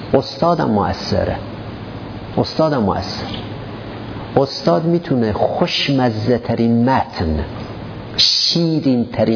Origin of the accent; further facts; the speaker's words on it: Iran; گفت کجایی هستی؟ گفتم ایرانی.